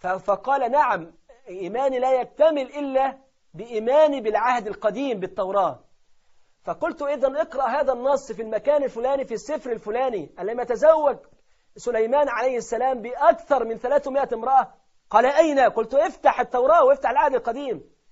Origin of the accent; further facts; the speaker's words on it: Egypt; وبيدخلوه عندنا في مصر وفي الدول العربية